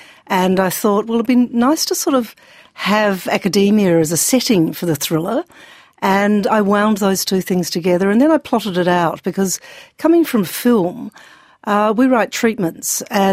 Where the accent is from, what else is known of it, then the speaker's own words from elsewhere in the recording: Australia; You know, as an Australian filmmaker, it's going to be chopped back.